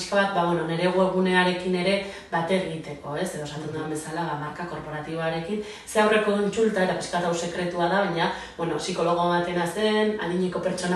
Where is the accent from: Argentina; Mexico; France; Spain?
Spain; Navarre; born there; jaiotzez ni Baldorbakoa naiz berez